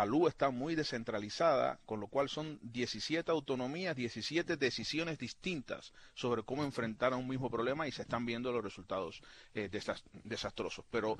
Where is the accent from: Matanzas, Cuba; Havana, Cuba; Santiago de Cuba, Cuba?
Santiago de Cuba, Cuba; born there; en el caso de Santiago de Cuba, que tú mencionabas, la ciudad donde yo nací